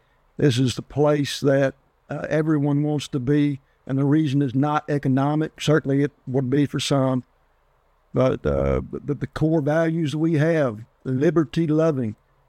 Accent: United States; That was my identity. That was who I was as an American.

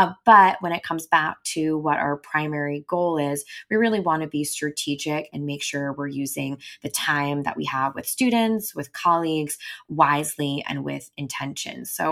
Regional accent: New York, United States; also born or lived in Delaware; So I came in a pretty traditional route back to my home state of New York after doing my undergraduate degree in Delaware.

